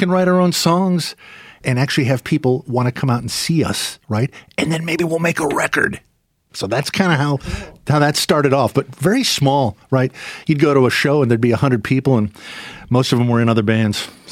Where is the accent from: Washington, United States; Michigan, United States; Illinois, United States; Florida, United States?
Washington, United States; Olympia; For instance, 1979, they came down to my hometown of Olympia, and they played the Evergreen State College